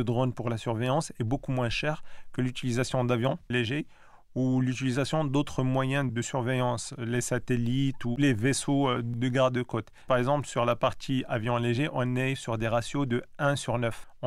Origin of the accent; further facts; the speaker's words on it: Morocco; on vient du Maroc, qui est un pays côtier